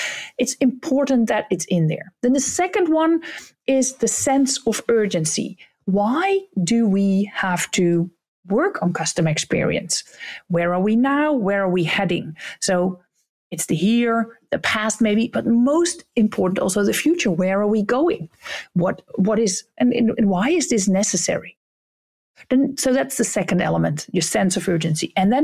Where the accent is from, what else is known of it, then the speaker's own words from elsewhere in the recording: Texel, North Holland, Netherlands; I always shared that I came from Texel, where I grew up and where I had my first job